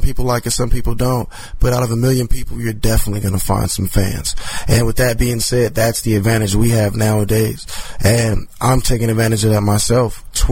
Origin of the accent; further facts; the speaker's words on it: Los Angeles, California, United States; now in Los Angeles, United States; I'm actually from South Central Los Angeles, Jefferson and Fifth Ave. I grew up rolling down Crenshaw on my weekends, you know, hanging out, getting involved in everything that's a part of L.A.